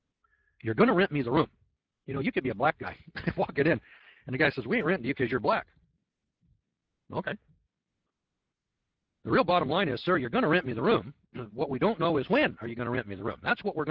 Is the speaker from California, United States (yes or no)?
no; Isabella, Missouri, United States; you know, I'm from Isabella, Missouri.